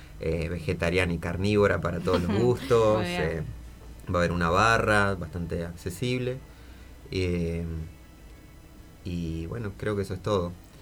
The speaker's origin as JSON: {"language": "Spanish", "region": "Santa Cruz", "country": "Argentina", "said": "De la provincia de Santa Cruz. Algunos somos de Río Gallegos. Hay otros chicos de Piedrabuena."}